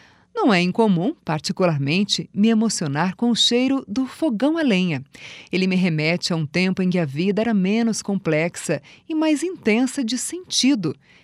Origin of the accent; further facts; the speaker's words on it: Santa Catarina, Brazil; Em Santa Catarina, lugar de onde eu venho, ditos populares nos economizam uma série de explicações sobre o que acontece nos relacionamentos humanos